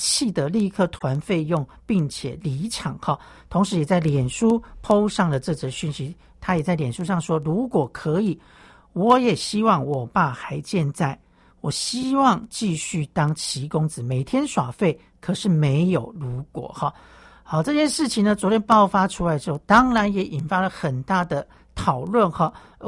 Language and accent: Chinese; Miaoli County, Taiwan; 也让这个我的家乡苗栗县呢，这个面子真的丢光了哈。